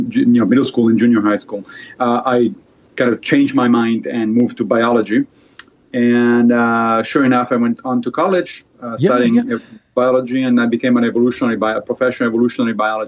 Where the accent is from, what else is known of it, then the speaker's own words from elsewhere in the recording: Rome, Lazio, Italy; also born or lived in Liberia; So I grew up in Italy, in Rome, but I actually was born in Liberia, which is on the western side of Africa.